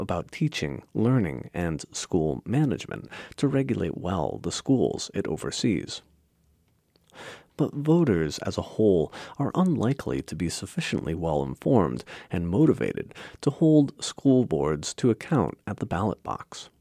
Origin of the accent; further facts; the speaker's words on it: Baltimore, Maryland, United States; Suppose further that money is not the problem, as in my hometown of Baltimore